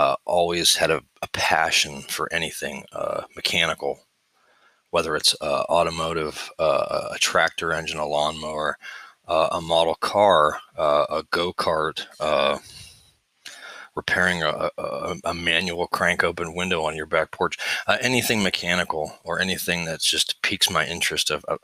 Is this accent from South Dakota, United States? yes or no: no; Pennsylvania, United States; We had an alley behind our house where I grew up in Pennsylvania, small town in Pennsylvania.